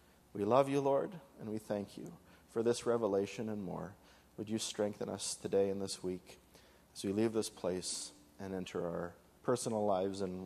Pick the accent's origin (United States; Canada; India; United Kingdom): Canada; British Columbia; I'm thankful for my home church, the church that I grew up on Vancouver Island.